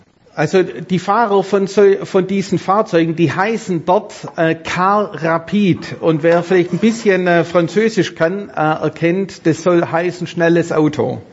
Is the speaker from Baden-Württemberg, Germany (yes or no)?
yes; Baden-Württemberg, Germany; also born or lived in Senegal; now in Uedem, Germany; Es ist richtig, wir kommen nicht direkt von hier. Wir kommen aus Schwaben.